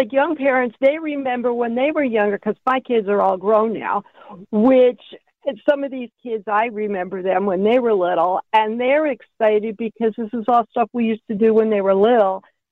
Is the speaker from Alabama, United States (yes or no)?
no; Ohio, United States; I mean, I remember growing up in Ohio, we had the Parks and Rec, and that was always what we went and did.